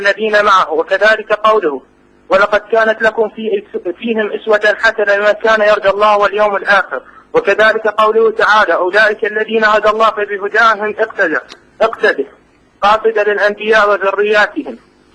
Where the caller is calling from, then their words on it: Iraq; لا من العراق.